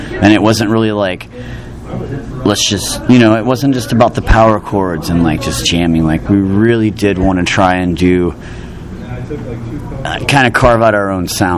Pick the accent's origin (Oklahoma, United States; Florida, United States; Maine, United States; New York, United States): Oklahoma, United States; But I mean, I'm from Oklahoma, so that's my excuse, you know.